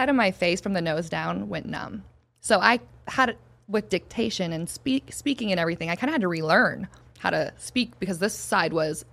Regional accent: Montana, United States; and I'm also from Montana.

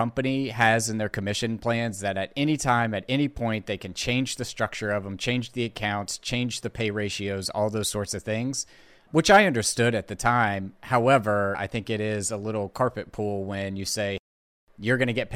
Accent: Tennessee, United States; also born or lived in Nashville; I'm based out of East Tennessee in the foothills of Appalachia, moved to Nashville back in 2008

